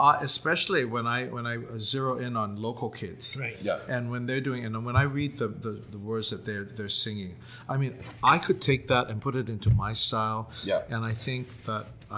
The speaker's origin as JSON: {"language": "English", "region": "Hawaii", "country": "United States", "said": "I'm a Hawaiian. I'm proud to be a Hawaiian."}